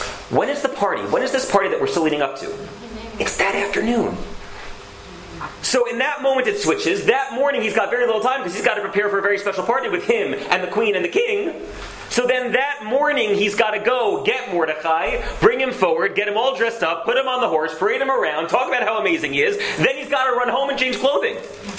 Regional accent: New York, United States; Oh, I'm sorry. I'm a New Yorker. I apologize.

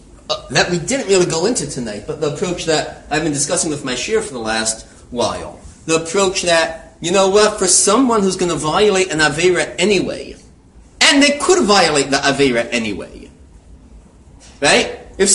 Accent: Lawrence, New York, United States; I grew up in Lawrence

